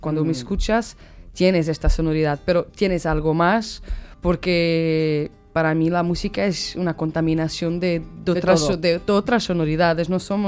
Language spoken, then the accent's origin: Spanish; Évora, Alentejo, Portugal; Spanish is a second language; Soy de Évora.